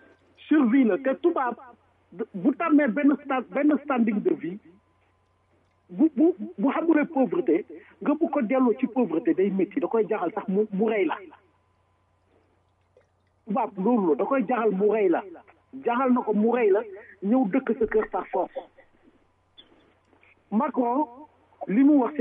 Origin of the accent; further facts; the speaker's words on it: Canada; même si je suis canadien, je suis d'origine sénégalaise.